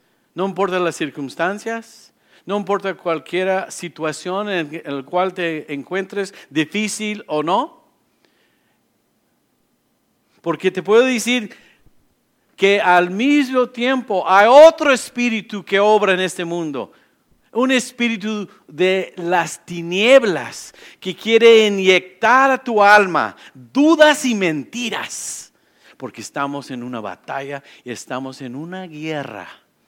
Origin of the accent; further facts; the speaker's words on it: United States; Spanish is a second language; yo crecí aquí en Estados Unidos. Entonces, todo lo que tiene que ver con ser mexicano o algo, lo que tiene que ver con el lenguaje en español, yo lo aprendí después.